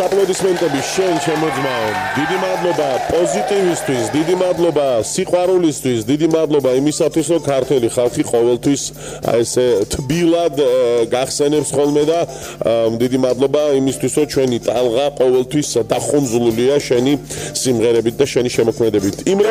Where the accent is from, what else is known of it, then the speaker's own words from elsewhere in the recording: Rustavi, Kvemo Kartli, Georgia; moved away; მე კი სადღაც ერთი 13 წელიწადია უკვე რუსთავიდან გადმოვედი. არა, 11 წელიწადია გადმოვედი, მაგრამ როცა არ უნდა მკითხონ, ყველამ იცის, რომ მე რუსთაველი ვარ